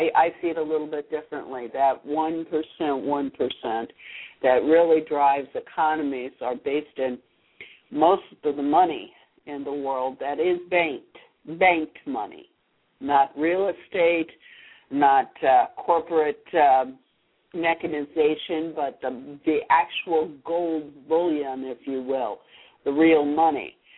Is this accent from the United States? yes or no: no; Ireland; Well, yeah, I'm Irish